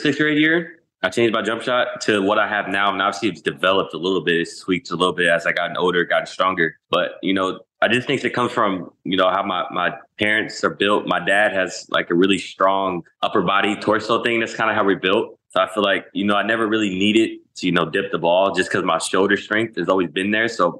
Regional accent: Indianapolis, Indiana, United States; we were working out in my hometown in Indianapolis.

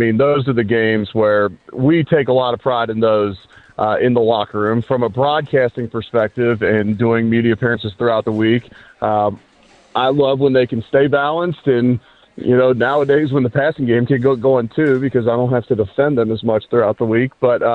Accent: Cincinnati, Ohio, United States; I grew up in Cincinnati, and we were not Ohio State fans. There are a lot of Ohio State fans there.

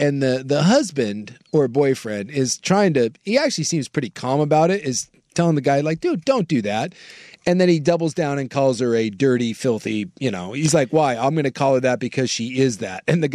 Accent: Philadelphia, Pennsylvania, United States; So if you didn't know, I'm born and raised in Philly, actually 1 hour, blah, blah, blah.

